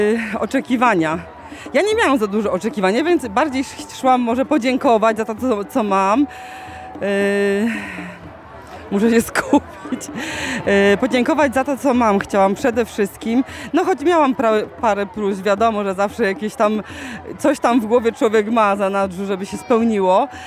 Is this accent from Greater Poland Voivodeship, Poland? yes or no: yes; Zbiersk, Greater Poland Voivodeship, Poland; bo jestem z parafii ze Zbierska, z parafii świętej Urszuli.